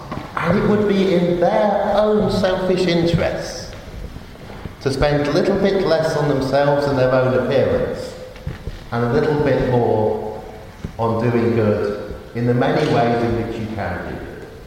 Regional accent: Oxford, South East England, United Kingdom; Now, I was brought up in Oxford

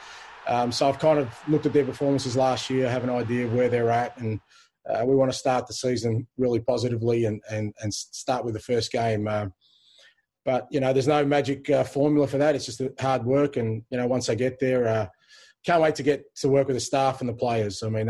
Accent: Australia; growing up in Australia, you know, we were starved of sort of top-level football and anything we could get from overseas.

